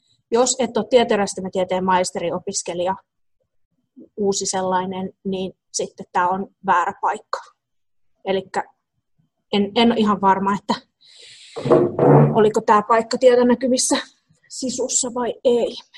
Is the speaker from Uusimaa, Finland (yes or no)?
yes; Espoo, Uusimaa, Finland; now in Jyväskylä, Finland; ja mä tulen itse asiassa, muutin tänne Jyväskylään Espoosta 2012